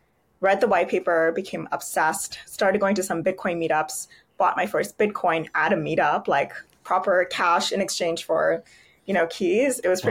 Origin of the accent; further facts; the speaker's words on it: Canada; I'm originally Canadian, so basically raised there.